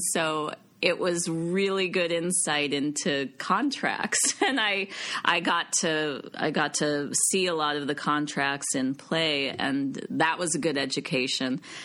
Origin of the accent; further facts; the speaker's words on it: Madison, Wisconsin, United States; now in Los Angeles, United States; I grew up in Wisconsin, in Madison, and I went to school at Northwestern outside Chicago